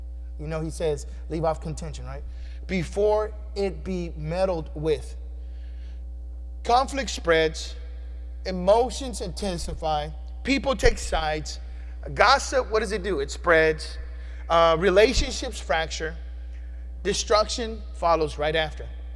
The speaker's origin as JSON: {"language": "English", "region": "Texas", "country": "United States", "tie": "born or raised there", "said": "one of the things I realized growing up in Fifth Ward"}